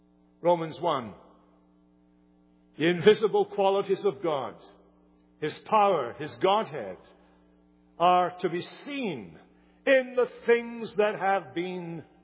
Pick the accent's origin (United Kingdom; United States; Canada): United Kingdom; Hamilton, Scotland; not far from Hamilton, where I grew up in Scotland.